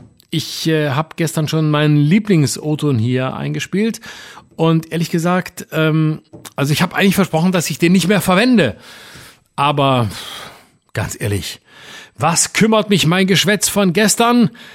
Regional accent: Baden-Württemberg, Germany; moved away; Also wenn ein Bundesland, dazu noch mein Heimatbundesland, nicht mehr zu bieten hat als das, na dann gut, dass ich weg bin

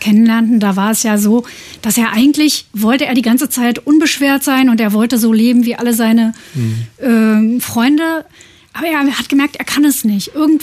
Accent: East Germany, Germany; weil wir sind ja aus dem Osten

